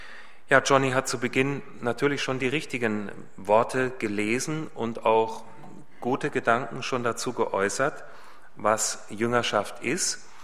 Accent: Hesse, Germany; ich komme aus Hessen ursprünglich. Ich bin also hier geboren und aufgewachsen

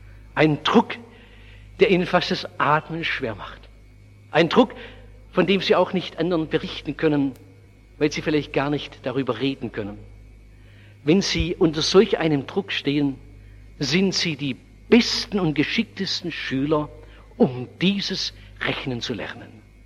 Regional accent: Oberndorf, Baden-Württemberg, Germany; in dieser Waffenstadt Oberndorf, wo ich groß geworden bin

